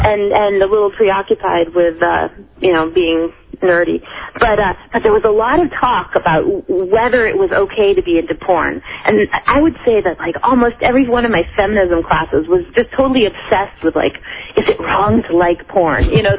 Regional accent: Germany; now in United States; I didn't grow up in this country.

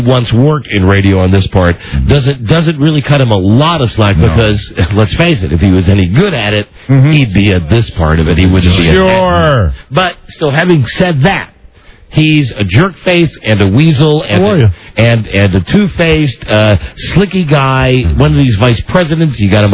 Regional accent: Indianapolis, Indiana, United States; He's from Indianapolis. I'm from Indianapolis.

